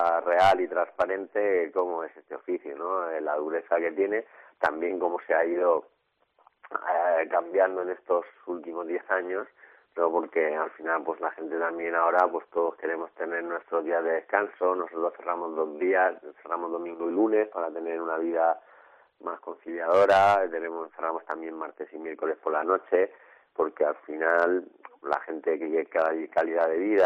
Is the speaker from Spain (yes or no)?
yes; Castilla-La Mancha, Spain; now in Murcia, Spain; como yo soy manchego, me llevo aquí 20 años ya en Murcia